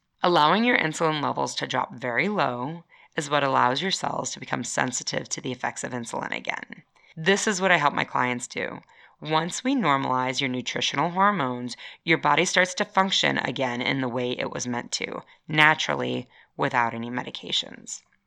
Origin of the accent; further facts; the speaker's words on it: Chicago, Illinois, United States; So, I grew up in Chicago. In Chicago, we do pizza.